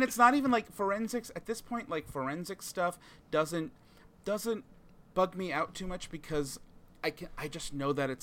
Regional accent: New York, United States; my parents are from New York, I grew up in Long Island

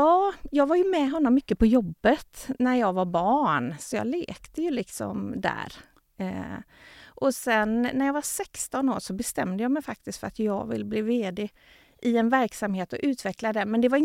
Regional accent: Floda, Västra Götaland County, Sweden; now in Vårgårda, Sweden; jag är uppväxt i Floda utanför Göteborg. I ett villaområde med min mamma och min pappa och ett syskon. Så att jag har ju haft verkligen en koppling till Göteborg och plugga här och sådär.

